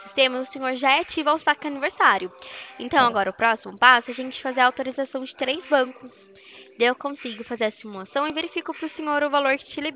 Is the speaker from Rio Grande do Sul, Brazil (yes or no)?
no; Americana, São Paulo, Brazil; Eu sou aqui do interior de São Paulo. Americana, Campinas, o senhor conhece? Então, nosso escritório fica aqui em Americana.